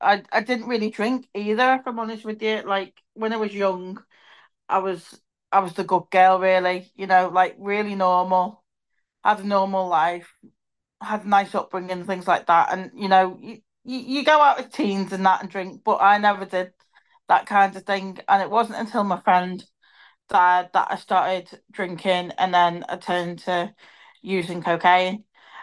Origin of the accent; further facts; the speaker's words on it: Liverpool, North West England, United Kingdom; I'm from Liverpool.